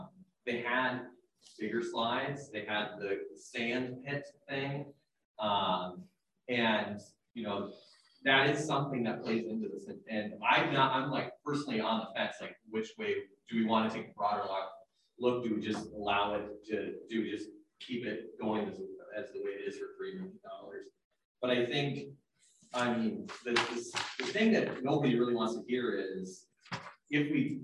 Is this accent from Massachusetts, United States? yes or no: no; Golden Valley, Minnesota, United States; Mine, I grew up in Golden Valley. You know, the place south of where people talk about. And, you know, we didn't have a pool in Golden Valley.